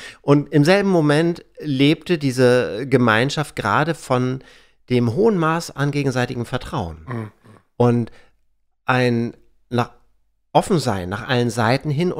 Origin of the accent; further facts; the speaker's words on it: Büchen, Schleswig-Holstein, Germany; Ich komme ja aus Büchen an der ehemaligen innerdeutschen Grenze